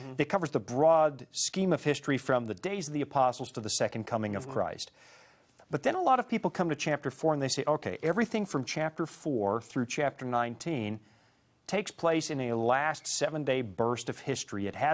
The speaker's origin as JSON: {"language": "English", "country": "Canada", "said": "And I'm a Canadian. I grew up in minus 40, minus 50"}